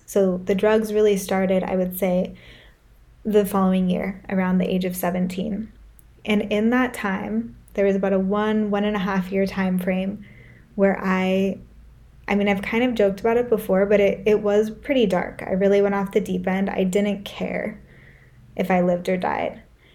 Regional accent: California, United States; I grew up in Northern California, and culturally that's just a big part of the culture there.

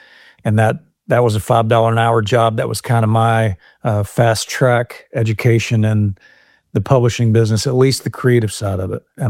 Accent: Nashville, Tennessee, United States; but we moved to town when I was 6 years old. So I grew up here in Nashville around songwriters.

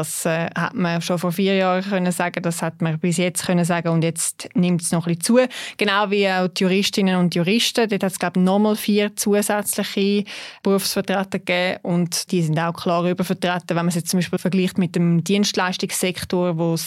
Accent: Zurich, Switzerland; Das sage ich natürlich auch als Zürcherin jetzt da noch einmal mehr.

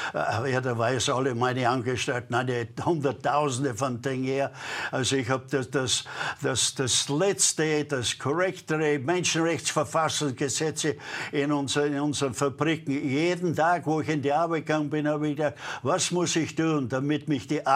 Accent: Austria; Österreich ist ein sehr schönes Land. Ich bin Österreicher

